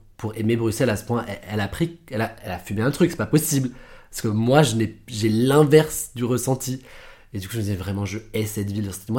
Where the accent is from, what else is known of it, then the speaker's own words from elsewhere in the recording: France; also born or lived in Netherlands / Italy; now in Brussels, Belgium; du coup, je travaille au Parlement européen depuis début février. J'ai grandi en France un peu, aux Pays-Bas, j'ai habité en Italie.